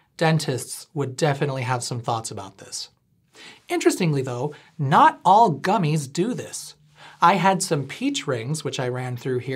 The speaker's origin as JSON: {"language": "English", "region": "Midwest", "country": "United States", "said": "And yes, I am a Midwesterner and I look like this."}